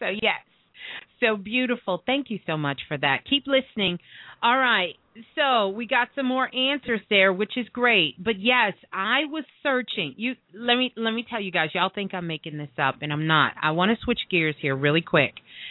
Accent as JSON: {"language": "English", "town": "Brooklyn", "region": "New York", "country": "United States", "said": "I'm not a country girl. I'm from Brooklyn, so I'm not a country girl."}